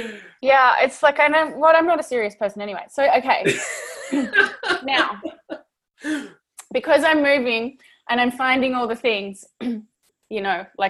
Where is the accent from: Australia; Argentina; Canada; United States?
Australia; Adelaide, South Australia; Eight, ask him to tea, which means dinner, because I was from Adelaide.